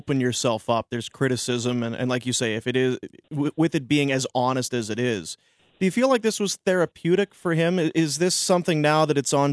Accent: Manitoba, Canada; now in Calgary, Canada; say I'm from Manitoba. I'm very proud Calgarian and a proud Albertan.

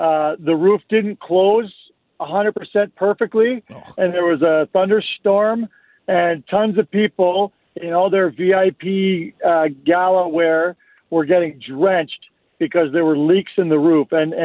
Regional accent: Toronto, Ontario, Canada; Well, it's fascinating because I grew up in Toronto, and I am old

